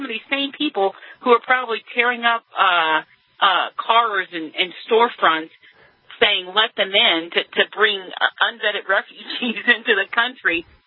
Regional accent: Houston, Texas, United States; I'm originally from Houston

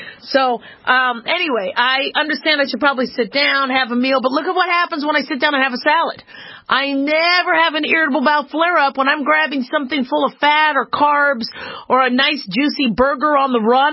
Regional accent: Nevada, United States; She is the Assemblywoman from my hometown, home state, that kind of helped defuse and, put an end to the Oregon standoff.

